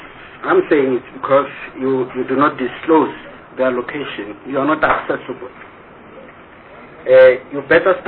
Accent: Mahikeng, North West, South Africa; Further than that, I come from Mafeking.

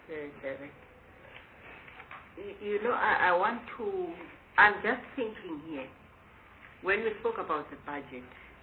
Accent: Gauteng, South Africa; because I find it very strange to find that in the hospitals, I come from Gauteng, you will find

